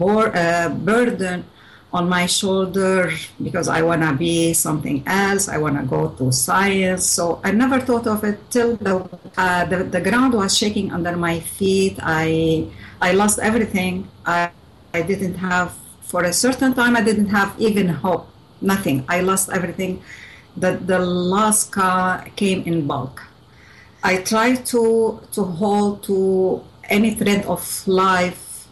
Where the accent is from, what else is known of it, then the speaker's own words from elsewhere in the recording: Syria; English is a second language; moved away; I left Syria. The last time I was there, it is 81. And my hometown, I never went back to it.